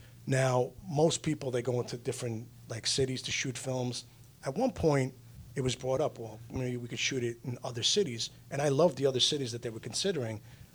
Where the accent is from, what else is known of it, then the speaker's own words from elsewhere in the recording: Queens, New York, United States; also born or lived in Los Angeles; almost kind of like a poor man's Entourage of how I grew up in Queens.